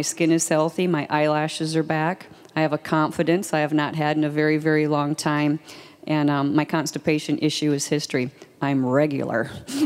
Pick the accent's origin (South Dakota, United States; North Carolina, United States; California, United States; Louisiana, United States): South Dakota, United States; Frederick; from Frederick, South Dakota.